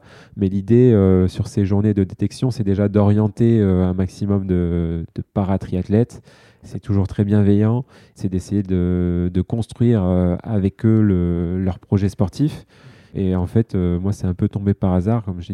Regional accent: France; Et c'est une chance pour nous parce que on a un peu plus de place en tant que Français.

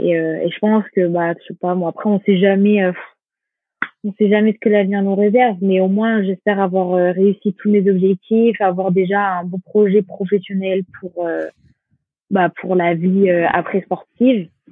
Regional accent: North, France; born there; also born or lived in South of France; je suis 50-50. Hein. Je suis née dans le Nord, mais j'ai habité autant dans le Sud.

